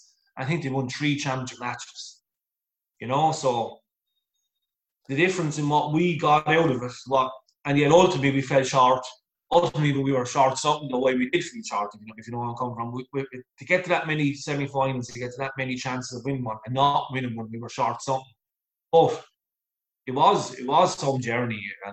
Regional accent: Waterford, Munster, Ireland; Some of the Cork players and Tip players and Kilkenny players, and we were like, "Oh, we're from Waterford, don't come from."

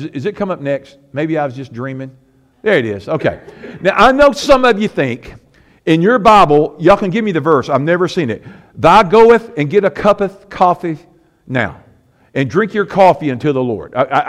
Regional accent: the South, United States; What do we do, Zach? If we're from the South, what do we do?

